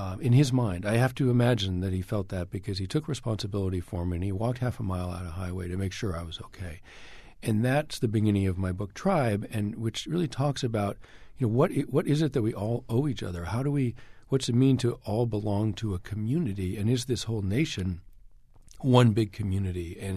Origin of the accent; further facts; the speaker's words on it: Boston, Massachusetts, United States; I grew up in Boston. I'd never been west of the Hudson River, and I wanted to see this great country.